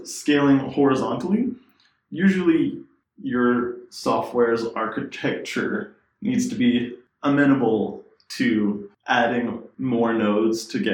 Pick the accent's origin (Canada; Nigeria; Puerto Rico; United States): Canada; You could tell from that comment that we're both Canadian.